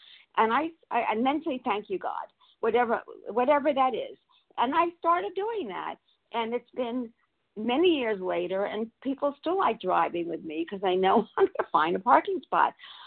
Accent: Florida, United States; from Florida.

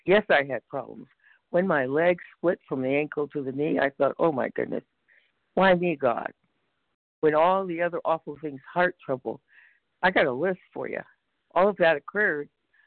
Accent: California, United States; from Northern California

